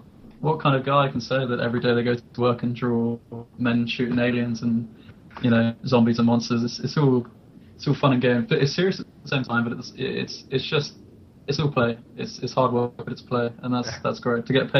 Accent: Weymouth, South West England, United Kingdom; now in Gateshead, United Kingdom; I live in Gateshead, but I'm from Weymouth, and I took the art and animation course.

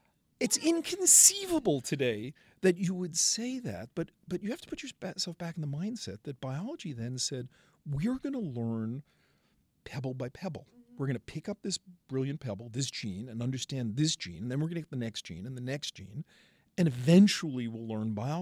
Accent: Brooklyn, New York, United States; David comes from the Bronx. I come from Brooklyn. We immediately fell to arguing with each other. That's the mode of communication within boroughs of New York.

